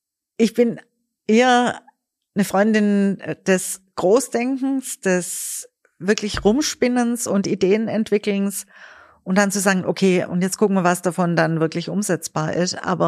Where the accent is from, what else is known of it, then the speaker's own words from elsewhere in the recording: Stuttgart, Baden-Württemberg, Germany; also ich komme ja aus Stuttgart, bin jetzt viel in Berlin